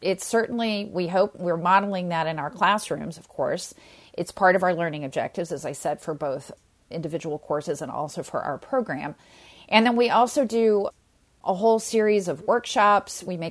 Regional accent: Midwest, United States; that is a far cry from certainly where I grew up in the Midwest. I was a public school person.

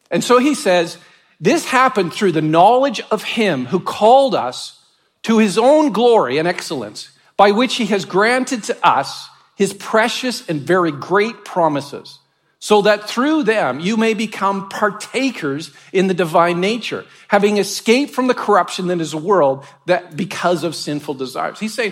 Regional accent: Canada; I grew up in Canada

